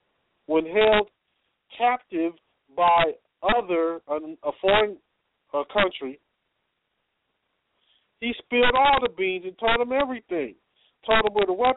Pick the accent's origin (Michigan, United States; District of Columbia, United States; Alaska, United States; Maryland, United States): Michigan, United States; Detroit; if you know I'm from Detroit, all you got to do is just realize it's somebody from Detroit.